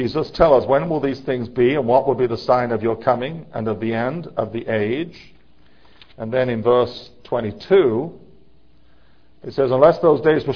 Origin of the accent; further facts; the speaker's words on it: England, United Kingdom; You know, you take where I come from, for example. I come from England.